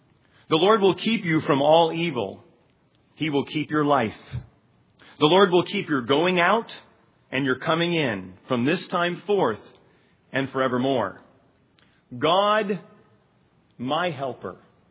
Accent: Taiwan; now in United States; Of course, I grew up in Taiwan

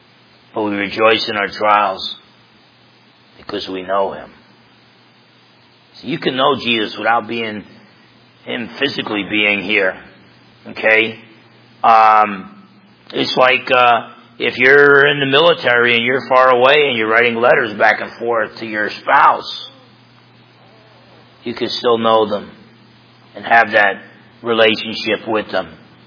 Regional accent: New Jersey, United States; growing up in Jersey, and I'm telling you, you talk about a loser.

